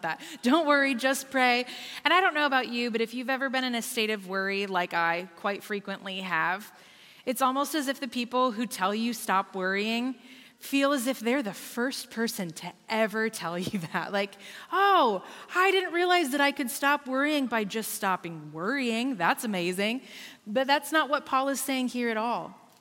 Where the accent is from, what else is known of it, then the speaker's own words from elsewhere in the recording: Iowa, United States; I grew up here in Iowa, moved to Seattle, and did student ministry with a friend's dad at a church out there.